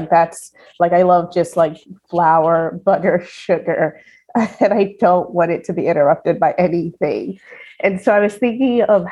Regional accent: Lagos, Nigeria; as I grew up in Nigeria, I grew up in Lagos. Hibiscus is something that we use a lot.

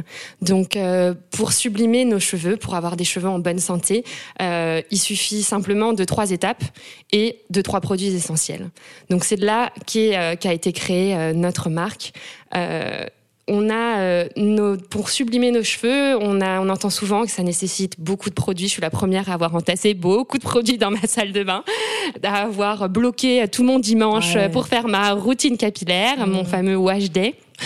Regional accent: Puteaux, Île-de-France, France; qui est originaire de Martinique et de par ma mère qui est du sud-ouest de la France. Okay. J'ai grandi à Puteau, donc en banlieue parisienne

